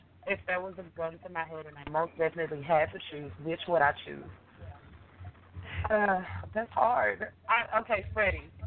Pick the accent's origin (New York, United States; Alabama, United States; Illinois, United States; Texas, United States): Texas, United States; I'm from Texas. I can't help you.